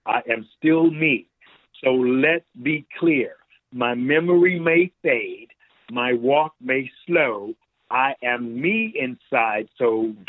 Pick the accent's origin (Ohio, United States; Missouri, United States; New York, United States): New York, United States; that was my life growing up in New York, where it was free and you had the musicians and you had dancers and you had opera singers.